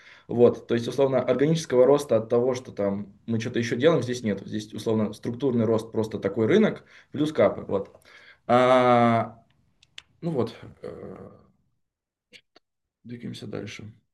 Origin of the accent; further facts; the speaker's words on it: Novosibirsk, Novosibirsk Oblast, Russia; now in Moscow, Russia; Мне 27 лет, я изначально из Новосибирска, нынче проживаю в Москве, женат, есть сын.